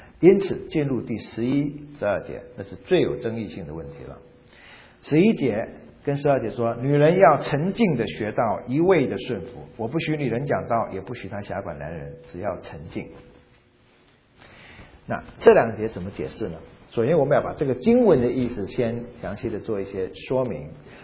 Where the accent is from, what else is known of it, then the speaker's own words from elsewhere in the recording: South Korea; 没有黄的，没有我们韩国人的。